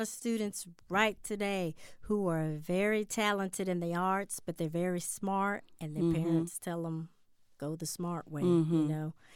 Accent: Denver, Colorado, United States; I grew up in Denver, went to elementary school.

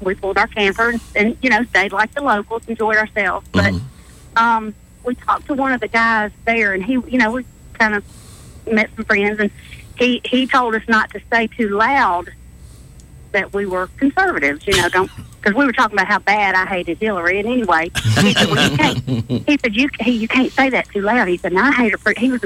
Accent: Alabama, United States; We were the fattest people in Austin. we're from Alabama.

